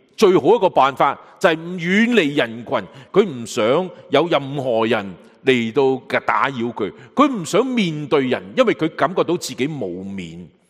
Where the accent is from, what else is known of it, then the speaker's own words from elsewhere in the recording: China; 我哋中国人讲一句说话好有意思嘅，人比人会比死人。